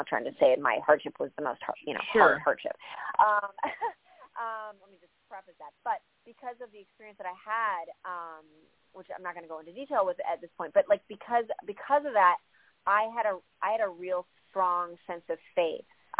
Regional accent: Midwest, United States; I'm from the Midwest, and it's just, there's just a certain way that you just kind of assume that you should live.

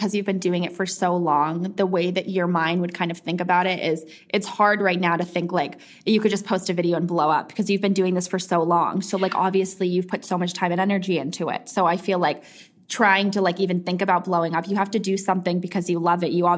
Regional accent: East Coast, United States; I'm from the East Coast, so I had more connections there

